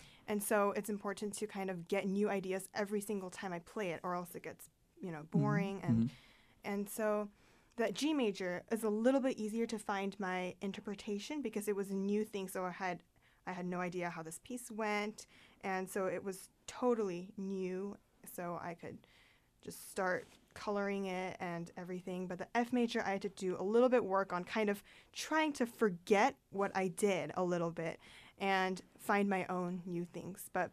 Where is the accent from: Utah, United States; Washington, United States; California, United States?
Washington, United States; Bremerton; I'm playing with the Bremerton Symphony back in my hometown.